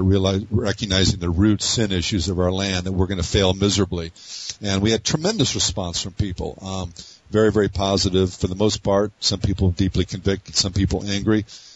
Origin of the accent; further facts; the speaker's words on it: United States; But personally, I think the thing's going to burn. So, but I'm an American. I don't want it to burn because I love my country.